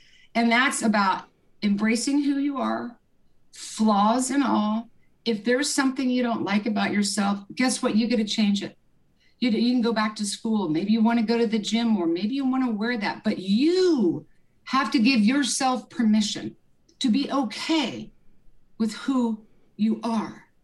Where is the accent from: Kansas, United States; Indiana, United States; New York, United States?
Kansas, United States; Lawrence; I grew up in Kansas, Lawrence, Kansas. I'm a Midwest girl.